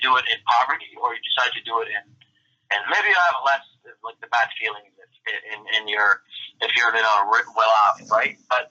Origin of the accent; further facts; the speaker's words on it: Amman, Amman Governorate, Jordan; For me specifically, I grew up in Jordan. I grew up in Amman. So that's, a city in the Middle East. And in Amman, there's a lot of poverty.